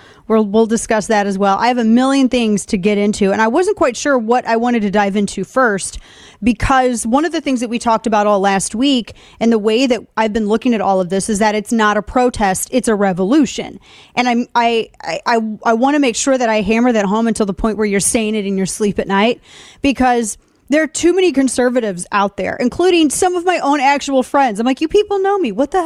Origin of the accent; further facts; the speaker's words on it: the Ozarks, United States; I'm from the Ozarks, and I know who Alexander McQueen is.